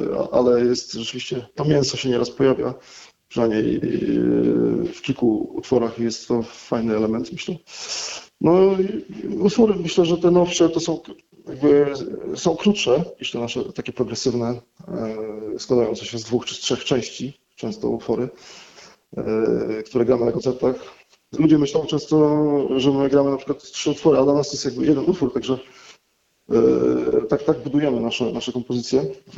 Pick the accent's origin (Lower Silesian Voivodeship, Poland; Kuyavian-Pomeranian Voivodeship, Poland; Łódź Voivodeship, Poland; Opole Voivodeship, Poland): Kuyavian-Pomeranian Voivodeship, Poland; Bydgoszcz; dzwonię z Bydgoszczy, rozmawiamy, ja jestem z Bydgoszczy